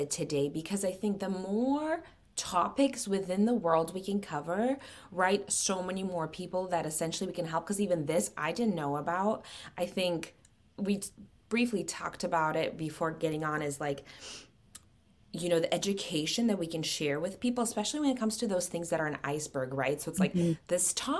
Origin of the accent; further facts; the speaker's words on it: Seattle, Washington, United States; I'm from Washington. I went to UW, so I'm oh, Seattle.